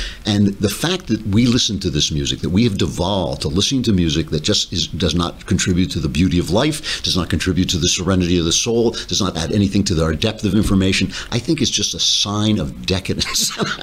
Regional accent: New York, United States; I'm a New Yorker. You're a New Yorker.

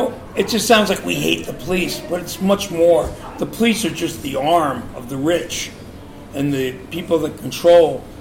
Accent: Texas, United States; We're from Texas.

